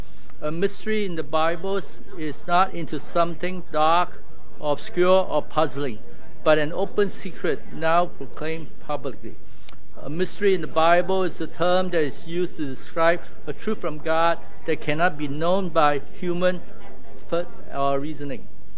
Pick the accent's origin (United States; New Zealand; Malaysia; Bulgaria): Malaysia; I come from Malaysia, and we have Indians, there are like 15%, and Chinese are 25%, and the rest are Malays. So I'm used to that multicultural setting.